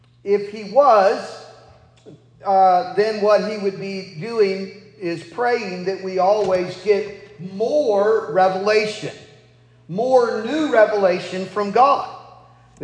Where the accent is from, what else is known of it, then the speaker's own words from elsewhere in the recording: Mississippi, United States; Remember, I'm from South Mississippi, so I say feller and gal.